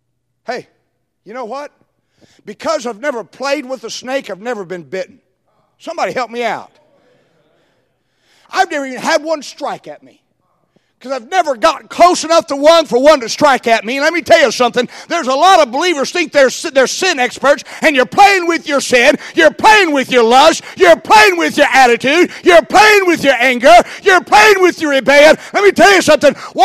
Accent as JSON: {"language": "English", "region": "California", "country": "United States", "tie": "born or raised there", "said": "Well, I grew up in California, and out in California, the rattlesnakes and the gardener snakes mate"}